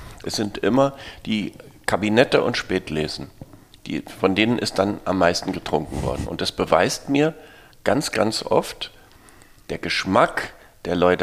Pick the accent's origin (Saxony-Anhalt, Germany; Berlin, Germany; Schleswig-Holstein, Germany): Berlin, Germany; als Berliner Schulkind war das Größte hier in den Ferien